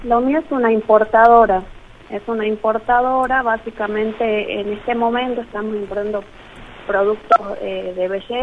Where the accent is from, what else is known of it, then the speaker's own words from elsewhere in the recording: Jujuy, Argentina; now in Tucumán, Argentina; yo vivo en Tucumán, soy de Jujuy, o sea, vine a estudiar acá, me quedé